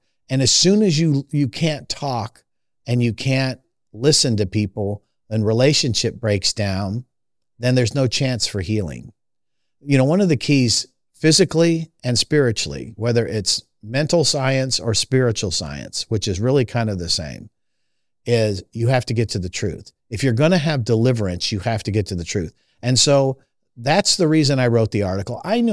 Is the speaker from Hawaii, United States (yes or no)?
no; California, United States; And believe me, as one who was born and raised in California, the woke experiment over the last 20 years is not recent.